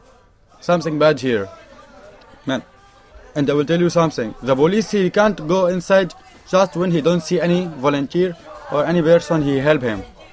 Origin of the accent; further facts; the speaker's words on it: Syria; English is a second language; moved away as an adult; like I'm from Syria